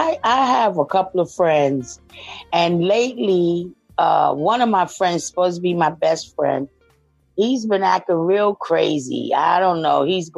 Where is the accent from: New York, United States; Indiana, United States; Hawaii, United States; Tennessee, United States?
New York, United States; New York City; now in Pittsburgh, United States; From Pittsburgh, Pennsylvania, but I'm originally from New York City.